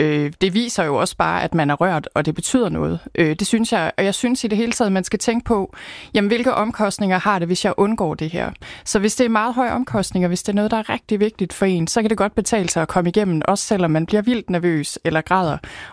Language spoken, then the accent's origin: Danish; North Denmark Region, Denmark; Altså nu er jeg fra Thy, hvor folk ikke er så højt råbende nødvendigvis.